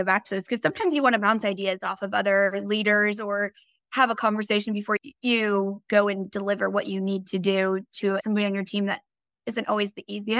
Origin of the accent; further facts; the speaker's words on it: Portland, Oregon, United States; born there; I'm the first generation American, Colombian American, actually. My parents moved here and I was born in Portland, Oregon.